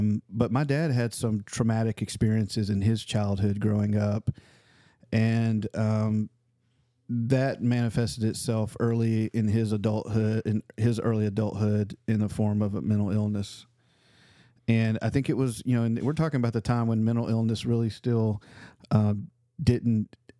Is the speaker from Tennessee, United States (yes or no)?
yes; Memphis, Tennessee, United States; I grew up in Memphis my whole life. Like in the legit part of Memphis.